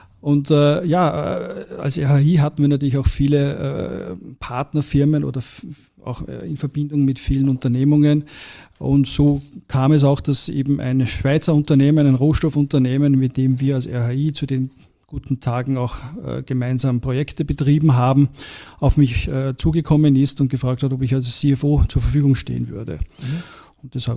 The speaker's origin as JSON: {"language": "German", "region": "Lower Austria", "country": "Austria", "said": "Genau, ich bin aus der Nähe von Krems."}